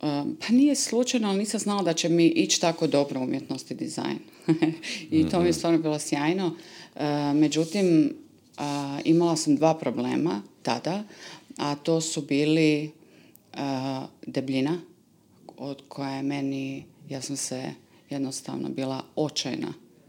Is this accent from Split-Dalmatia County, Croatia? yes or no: no; Lošinj, Primorje-Gorski Kotar County, Croatia; ja sam sa Lošinja, i došla sam kod mame